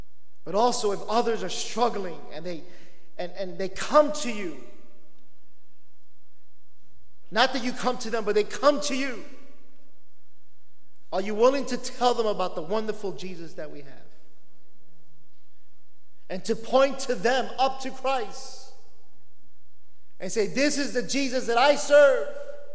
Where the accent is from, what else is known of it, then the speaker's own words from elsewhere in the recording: Bronx, New York, United States; I grew up in the Bronx.